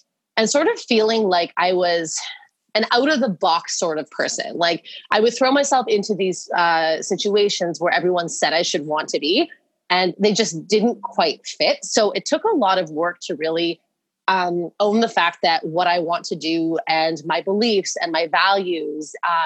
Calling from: Toronto, Ontario, Canada; So I'm in Toronto, so in Canada.

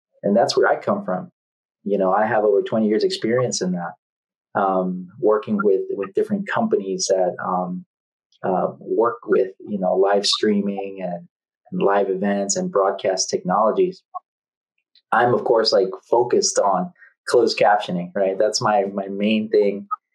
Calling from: Washington, District of Columbia, United States; Well, currently I'm in the Washington, D.C. area.

